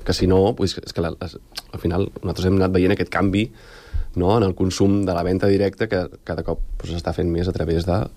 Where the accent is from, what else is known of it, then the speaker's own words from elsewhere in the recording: Sant Sadurní d'Anoia, Catalonia, Spain; now in Sant Cugat, Spain; jo no sóc d'aquí Sant Cugat, vinc de Sant Sadurní, vinc de més de pobles, no?, del Penedès